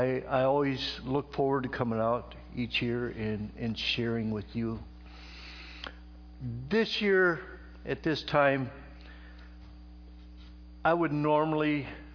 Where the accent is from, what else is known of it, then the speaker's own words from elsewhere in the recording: Sioux Falls, South Dakota, United States; if folks don't know me, I'm from Sioux Falls.